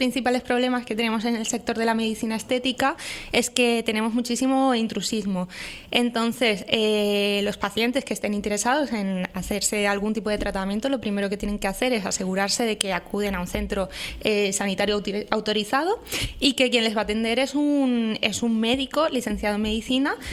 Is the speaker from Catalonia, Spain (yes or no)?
no; Valencia, Valencian Community, Spain; Yo que vengo de Valencia, he estado tanto tiempo en Valencia